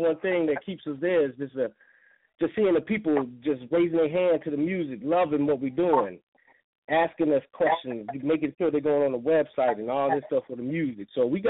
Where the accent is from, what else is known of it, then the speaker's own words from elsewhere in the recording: LaGrange, Georgia, United States; now in Florida, United States; Yeah, we based in Florida. I'm originally from LaGrange, Georgia. But I'm in Florida now.